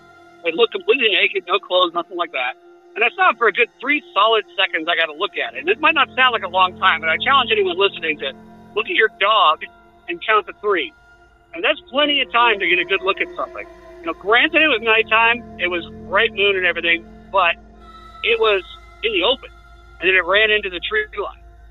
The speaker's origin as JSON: {"language": "English", "region": "Arizona", "country": "United States", "tie": "born or raised there", "said": "I grew up in Arizona. I spent a lot of time in the northern woods there."}